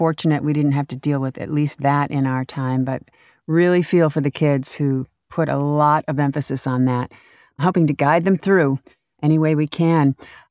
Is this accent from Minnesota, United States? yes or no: yes; Minnesota, United States; Yeah, I grew up in Minnesota, and invariably there'd be some weather event before the first day of school